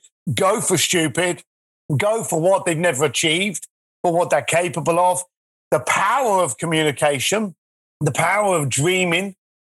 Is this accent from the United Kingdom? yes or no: yes; London, United Kingdom; I'm a lad from East London, you know, the rough end of East London. I left school at the age of 15, straight into a building site.